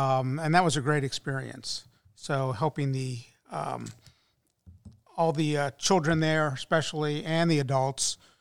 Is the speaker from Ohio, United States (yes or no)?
yes; Roselawn, Ohio, United States; So I grew up in Roselawn, went to Walnut Hills.